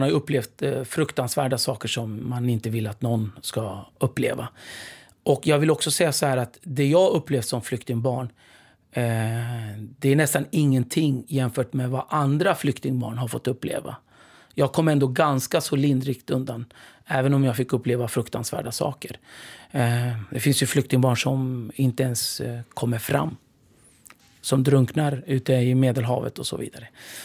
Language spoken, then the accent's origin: Swedish; Turkey; now in Sweden; För vi är kurder då, och vi flydde från den turkiska delen av Kurdistan som är ockuperad av Turkiet.